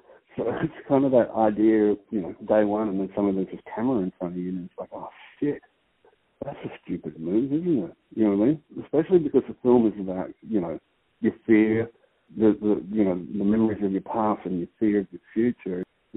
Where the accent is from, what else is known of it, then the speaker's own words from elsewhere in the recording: Alice Springs, Northern Territory, Australia; I'm from Alice Springs, so I'm a freshwater person. I'm not from the salt water